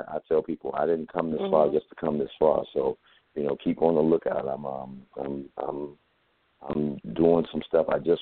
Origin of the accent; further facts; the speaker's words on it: Chicago, Illinois, United States; Yeah, in Chicago, my hometown.